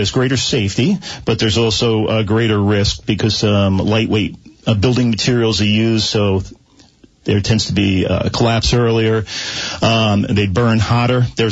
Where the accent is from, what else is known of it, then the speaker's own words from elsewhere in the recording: New York, United States; So where I grew up on New York and Long Island, this was kind of a way of life.